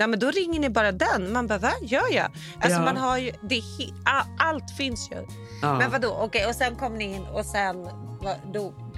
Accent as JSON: {"language": "Swedish", "country": "Sweden", "said": "vi är svenskar."}